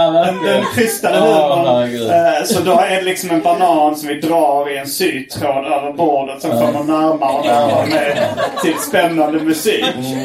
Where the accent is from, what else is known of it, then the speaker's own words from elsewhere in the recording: Lund, Skåne, Sweden; accent: Lund dialect; Det är kanske bara min vanliga dialekt.